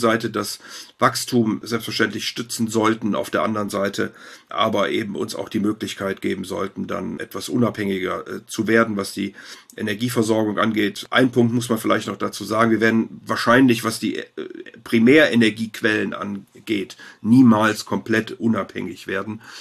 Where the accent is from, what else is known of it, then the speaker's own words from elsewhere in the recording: Rhineland, Germany; ich bin Rheinländer, habe vier Kinder, vier Enkel